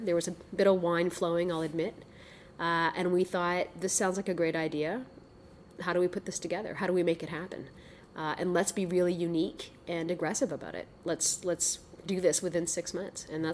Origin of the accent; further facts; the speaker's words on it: Burlington, Ontario, Canada; I was raised in Burlington, Ontario, and here I came to Queens, and I grew up in a very modest family. So my parents came to Canada as refugees.